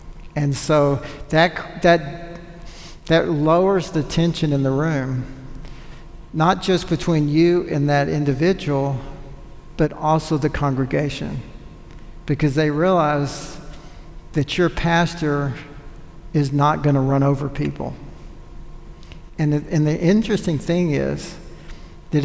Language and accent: English; Texas, United States; I'm a Texan.